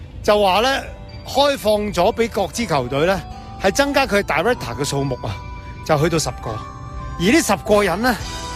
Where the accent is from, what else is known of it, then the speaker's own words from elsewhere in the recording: Hong Kong; 我谂俾我哋香港人最大启示咧